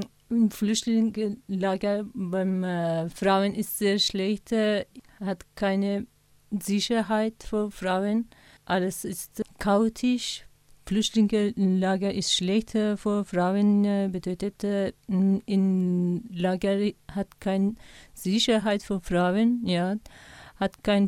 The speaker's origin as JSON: {"language": "German", "country": "Afghanistan", "second_language": "German", "lives_now": "Munich, Germany", "said": "ich komme aus Afghanistan. Seit 3 Jahren bin ich in München. Leider, ich kann nicht gut Deutsch sprechen."}